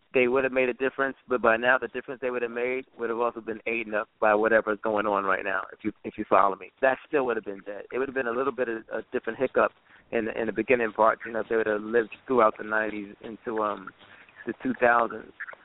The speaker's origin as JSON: {"language": "English", "town": "Brooklyn", "region": "New York", "country": "United States", "tie": "born or raised there", "also_born_or_lived": "Queens", "said": "You have Queens, where I later moved to, because you know I'm not just Brooklyn. I was born in Brooklyn, the beginning part of my life. Then I was in Queens."}